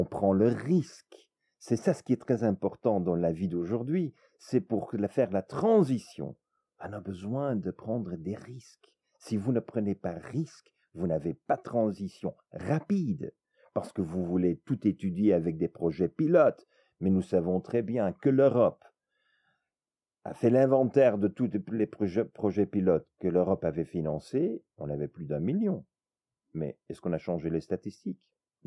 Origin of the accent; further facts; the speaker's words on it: Brazil; Je viens du Brésil.